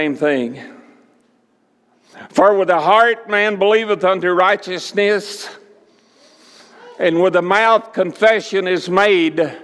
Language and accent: English; the South, United States; I came from the South. I already told you that. And it's known as the Bible Belt.